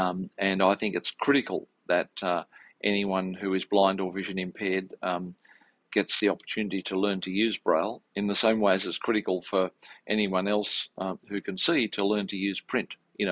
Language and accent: English; Sydney, New South Wales, Australia; the middle child in a family of three in inner Western Sydney, so I grew up in Ashfield.